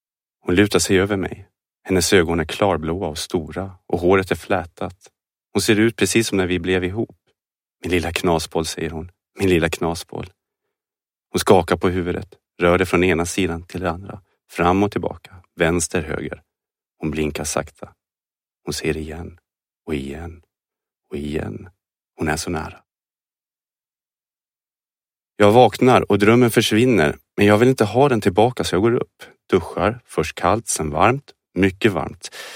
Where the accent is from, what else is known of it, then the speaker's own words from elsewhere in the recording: Malmö, Skåne, Sweden; bara en etta bland 70-talshusen i Malmös södra entré, Holma. En stadsdel jag kände till allt för väl. Det var där jag växte upp. Och för nästan 10 år sedan flyttade jag därifrån. Men jag kom tillbaka.